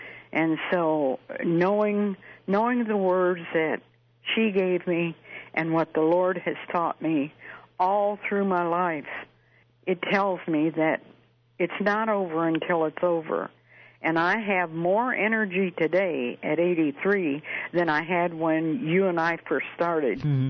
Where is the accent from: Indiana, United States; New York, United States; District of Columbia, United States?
Indiana, United States; Michigan City; Indiana is my home state. That's where I was born, in Michigan City, Indiana, which is 45 miles from Illinois.